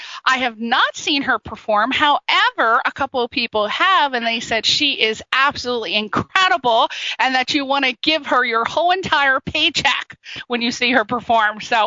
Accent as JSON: {"language": "English", "region": "East Coast", "country": "United States", "said": "And, you know, I'm from the East Coast, so I'm looking at that time going, oh, my God, back in the day, that's exactly when we would go out at night."}